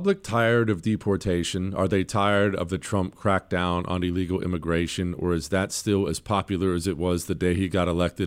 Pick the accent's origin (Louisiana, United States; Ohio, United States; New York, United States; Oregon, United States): Ohio, United States; Toronto; I grew up very close to Pittsburgh when I was a young kid. I was born in Ohio, but we lived in Toronto, Ohio, tiny, tiny town on the Ohio River.